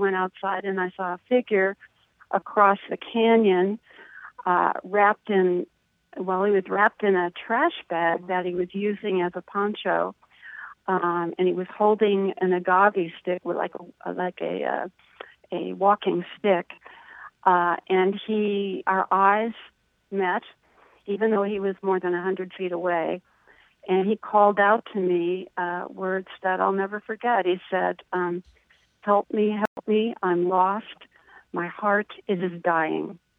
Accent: Chicago, Illinois, United States; I grew up in Chicago in the 40s, the 1940s. It was probably one of the most segregated and racist cities in the country.

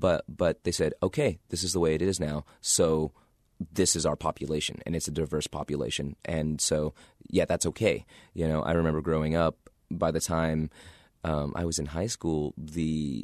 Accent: Garden City, Kansas, United States; I'll always forever be indebted to the folks I grew up around in Garden City, Kansas, because they shaped who I am

